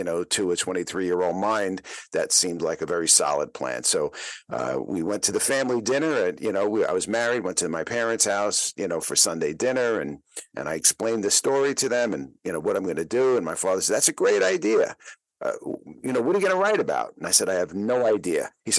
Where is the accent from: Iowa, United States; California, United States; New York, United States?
New York, United States; Bronx; I grew up in the Bronx in the 1960s and 70s.